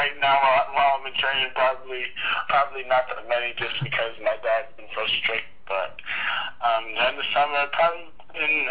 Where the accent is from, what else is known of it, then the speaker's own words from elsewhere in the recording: Virginia, United States; Yeah, I'm from Northern Virginia.